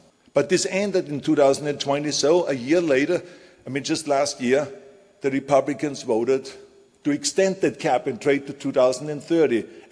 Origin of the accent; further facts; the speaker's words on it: Austria; English is a second language; now in United States; Growing up in Austria, I was always frustrated but big government and the small thinking that I saw everywhere.